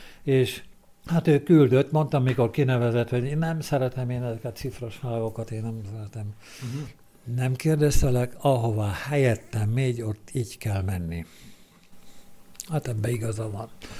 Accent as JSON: {"language": "Hungarian", "region": "Pest", "country": "Hungary", "tie": "born or raised there", "said": "onnan nem jöttem el szívesen, mert szülőfalum szomszéd faluja volt, ugye városa, mert városra avatták közben, ugye Turát, város lett"}